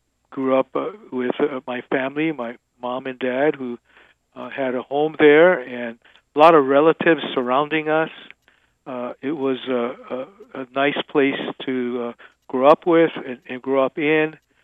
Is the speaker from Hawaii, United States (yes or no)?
yes; Honolulu, Hawaii, United States; I still live there, but was born and raised in that area of Honolulu.